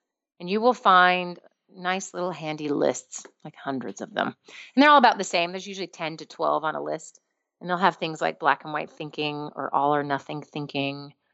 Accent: United States; So maybe they seek me out because I'm American.

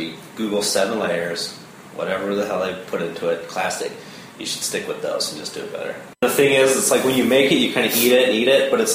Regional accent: Nebraska, United States; In Nebraska.

